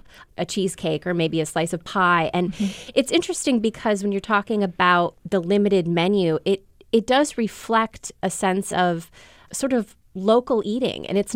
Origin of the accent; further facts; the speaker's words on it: Midwest, United States; I think part of it was because I am born and raised in the Midwest, and I recognized so many of these people